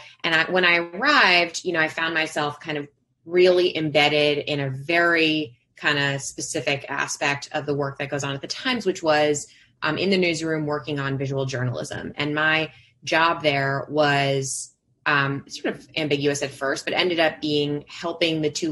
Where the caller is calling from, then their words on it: Brooklyn, New York, United States; I am joining from Brooklyn, from my home office, also known as my bedroom.